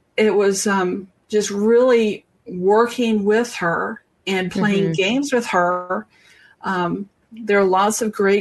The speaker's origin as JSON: {"language": "English", "region": "the South", "country": "United States", "said": "I'm from the South. We eat grits."}